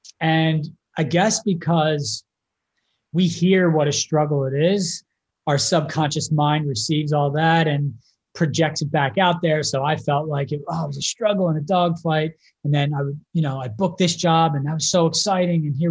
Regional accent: Philadelphia, Pennsylvania, United States; Well, let's see. I grew up in Philadelphia. And I always kind of felt like I wanted to go bigger.

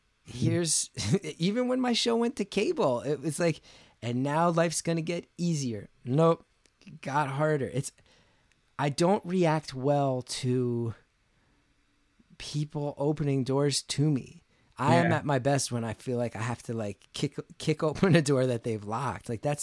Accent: New Jersey, United States; When I was 19 years old, there's a magazine where I grew up in New Jersey, this underground magazine called Weird New Jersey that's all about haunted shit in New Jersey.

